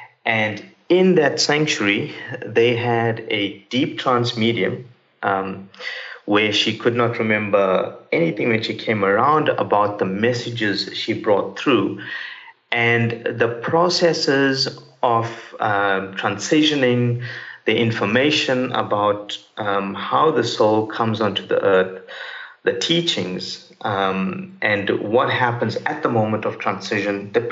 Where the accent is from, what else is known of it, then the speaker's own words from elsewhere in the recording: Durban, KwaZulu-Natal, South Africa; from Durban, South Africa, 43 years old